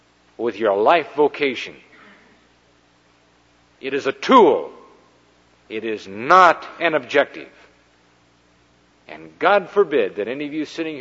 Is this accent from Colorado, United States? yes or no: yes; Colorado, United States; but I am from Colorado, and I look up there on the slopes